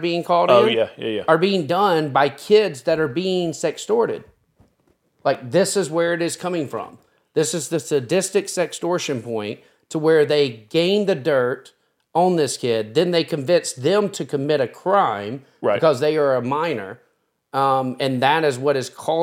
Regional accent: South Carolina, United States; Look, growing up in South Carolina, I never grew up, knew anyone Jewish.

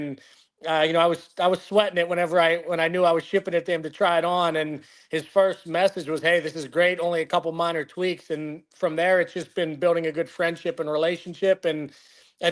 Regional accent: Pennsylvania, United States; I went to Ringgold High School in the Mon Valley area.

